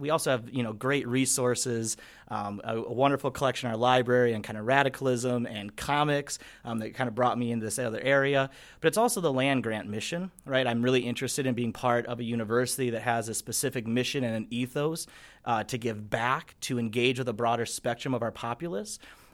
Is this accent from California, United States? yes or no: no; Chicago, Illinois, United States; So I'm from Chicago originally.